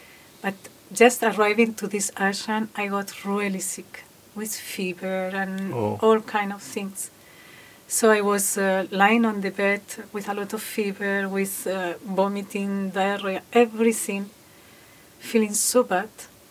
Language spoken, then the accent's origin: English; Spain; English is a second language; because I am hearing you in my language. I am from Spain.